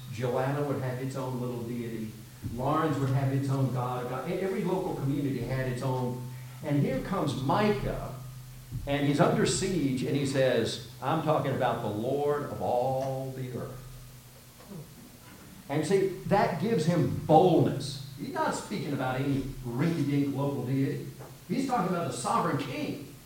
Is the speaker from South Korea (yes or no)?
yes; South Korea; now in United States; when I was growing up in Korea and I saw the American flag, I was well up in tears.